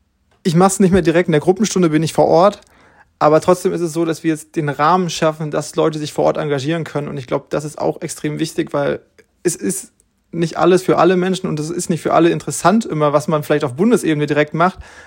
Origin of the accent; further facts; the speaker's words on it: Hesse, Germany; Und mein Heimatstamm ist der Stamm Witter-Witzenhausen. Das heißt, ich komme aus Nordhessen.